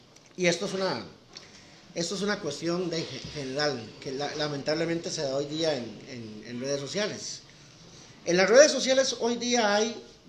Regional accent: Costa Rica; terminas siendo un tico más.

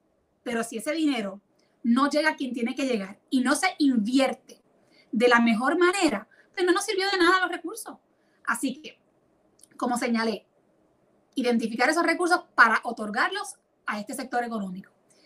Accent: Puerto Rico; que quiero que se desarrollen en mi país, que quiero que tengan oportunidades de trabajo, que tengan calidad de vida, que puedan formar familia, que no se tengan que desmembrar las familias puertorriqueñas entre los que se quedan aquí, los que se tienen que ir.

